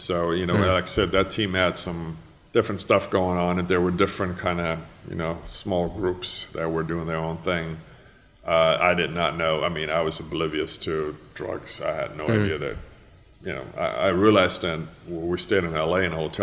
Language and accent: English; Seattle, Washington, United States; we're in the 80s and we are young, we're from the Northwest, and they were a little different culture, different principles.